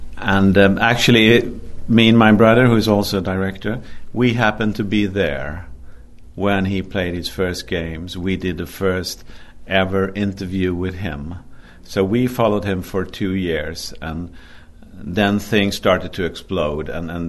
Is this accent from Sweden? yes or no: yes; Sweden; English is a second language; because he's from my hometown. And we all in Sweden have a relation to Zlatan.